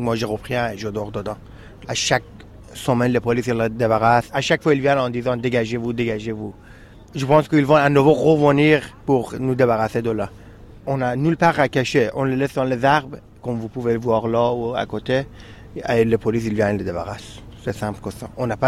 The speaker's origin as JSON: {"language": "French", "country": "Afghanistan", "second_language": "French", "moved": "as an adult", "lives_now": "Calais, France", "said": "J'ai 21 ans, je viens d'Afghanistan et ça fait un mois et une semaine que je suis à Calais avec mon frère."}